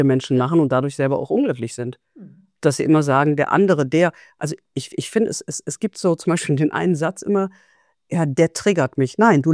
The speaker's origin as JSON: {"language": "German", "town": "Cologne", "region": "North Rhine-Westphalia", "country": "Germany", "tie": "born or raised there", "said": "ich bin in Köln groß geworden, die Türken waren meine besten Freunde."}